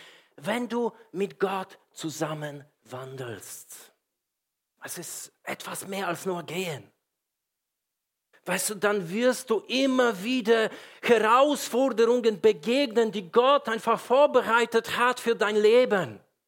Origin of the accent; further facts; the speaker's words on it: Poland; German is a second language; now in Germany; Ich lebe 26 Jahre in Deutschland und manche Sprüche sind Volksweisheit. Gell? Ich komme ursprünglich aus Polen, nicht aus der schönen Schweiz, Amerika oder Frankreich, wie einige glauben.